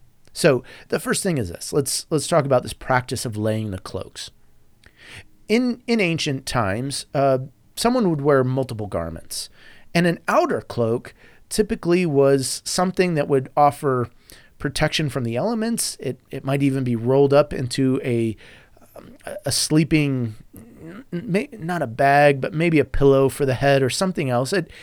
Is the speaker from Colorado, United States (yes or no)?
yes; Denver, Colorado, United States; I'm from Denver, Colorado.